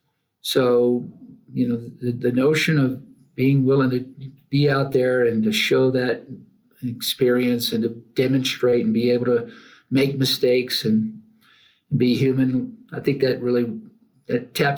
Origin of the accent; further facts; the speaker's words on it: Texas, United States; now in Aspen, United States; those 18 solid growing up years down in South Tex